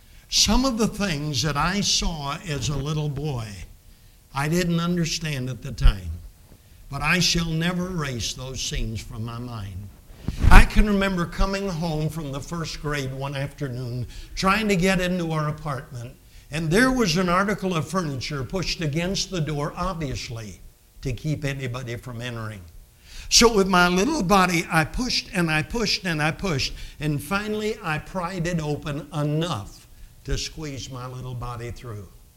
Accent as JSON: {"language": "English", "town": "Brooklyn", "region": "New York", "country": "United States", "tie": "born or raised there", "said": "I told the crowd that I was brought up in the Bedford-Stuyvesant area."}